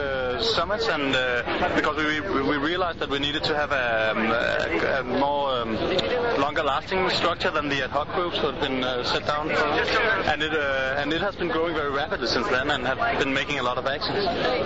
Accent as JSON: {"language": "English", "country": "Denmark", "said": "I'm from Denmark, from an organization called Global Roots in Denmark."}